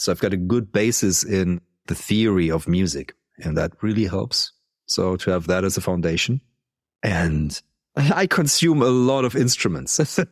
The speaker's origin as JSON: {"language": "English", "region": "Baden-Württemberg", "country": "Germany", "tie": "born or raised there", "said": "I mean, I come from the Black Forest and I always had the mountains and forest around me, or like vineyards, lots of vineyards everywhere."}